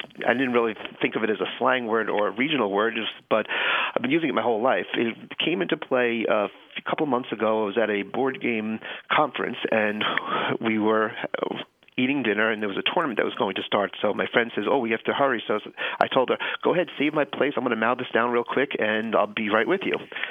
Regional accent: Long Island, New York, United States; now in California, United States; I am not originally from California.

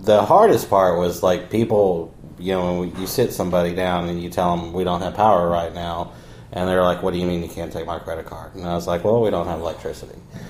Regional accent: Texas, United States; And growing up in Texas, it was all about Frito pie.

